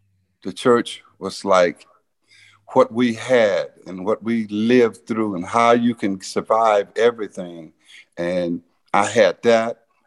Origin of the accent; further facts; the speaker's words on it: Silver City, Mississippi, United States; born there; the source of my strength was that I was born in Silver City, Mississippi, where I have seen hate, abuse, murders, rape.